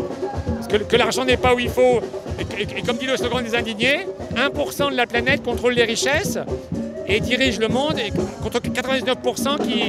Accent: Bourgogne-Franche-Comté, France; Ben moi, je viens de Bourgogne exprès pour les soutenir

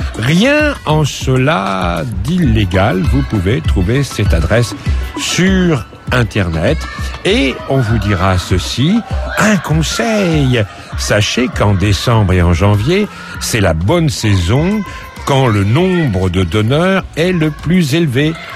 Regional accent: France; Nous, on est français.

